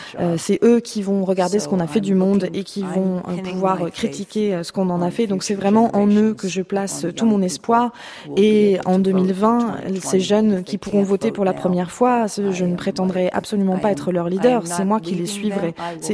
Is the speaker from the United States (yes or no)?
yes; United States; vivre aujourd'hui aux États-Unis en tant qu'Américaine